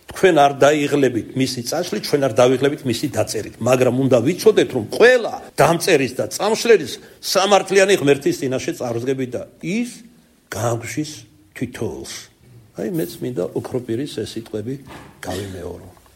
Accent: Kartli, Georgia; ქართლელი ვარ

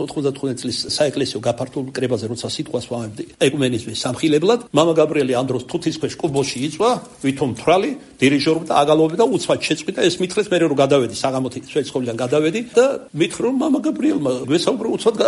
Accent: Kartli, Georgia; რა ქართლელი ვარ თქვენ იმერული ისე არმეს მისმეთქი

